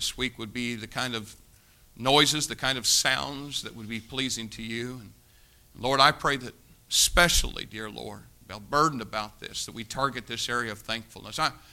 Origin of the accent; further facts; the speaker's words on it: United States; I'm going to thank God I'm an American